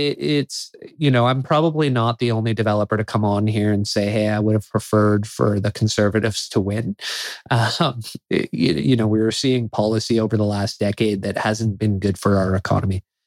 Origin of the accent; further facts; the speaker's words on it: Canada; as a Canadian who believes in Canada, who believes in Vancouver